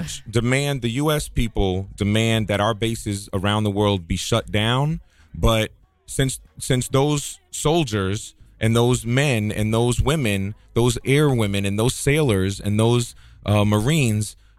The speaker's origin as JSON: {"language": "English", "town": "Brooklyn", "region": "New York", "country": "United States", "tie": "born or raised there", "said": "I grew up in Brooklyn."}